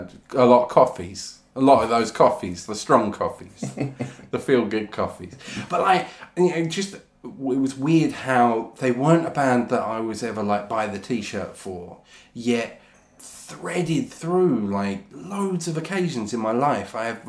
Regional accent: Braintree, East of England, United Kingdom; Both from Essex. Yeah, I was born in Braintree.

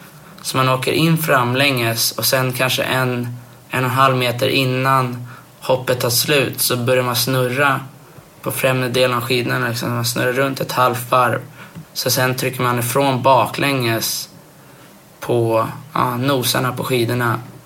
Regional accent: Sweden; Så jag har aldrig liksom tänkt på det där att jag är från Sverige

